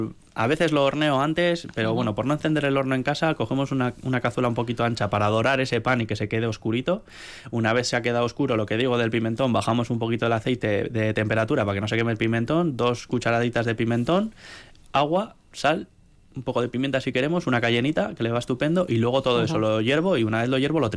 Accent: Galicia, Spain; que se hace mucho en mi pueblo, en Galicia

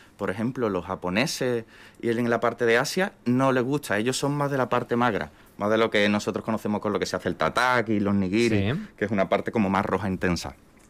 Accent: Andalusia, Spain; en el Golfo de Cádiz, que es de donde yo soy, un poco pues barriendo para casa

